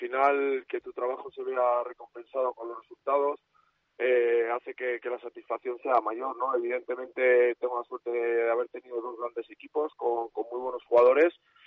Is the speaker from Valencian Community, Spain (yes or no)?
no; Valladolid, Castile and León, Spain; Yo como vallisoletano siempre he querido lo mejor para las categorías inferiores